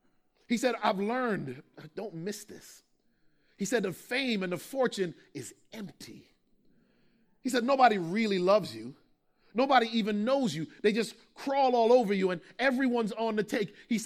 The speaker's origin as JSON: {"language": "English", "country": "Jamaica", "said": "we're Jamaican, so he came out with a machete."}